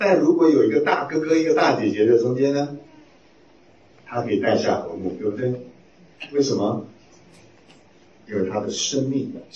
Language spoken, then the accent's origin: Chinese; China; 我们中国人呢，很懂得怎么给自己的缺点找借口。